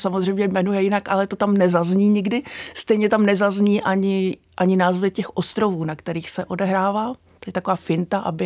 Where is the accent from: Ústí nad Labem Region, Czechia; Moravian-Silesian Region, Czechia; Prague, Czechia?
Moravian-Silesian Region, Czechia; Ostrava; now in Beskydy, Czech Republic; já vlastně pocházím z Ostravy, takže jsem tak napůl Ostrava, napůl ty Beskydy.